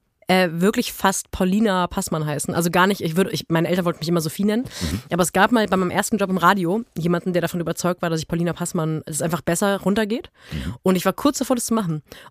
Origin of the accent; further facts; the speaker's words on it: Kempen, North Rhine-Westphalia, Germany; also born or lived in Black Forest; Ich bin in Kempen geboren und in Kempen zum Teil groß geworden und dann in Schwarzwald gezogen. Aber ja. ich kann Kempsch platt.